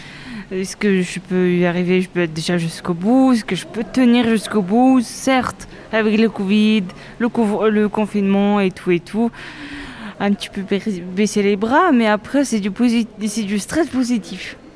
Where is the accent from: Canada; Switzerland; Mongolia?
Mongolia; now in France; Je viens pas de France, je viens de Mongolie. Ça fait 4 ans et demi que je suis ici.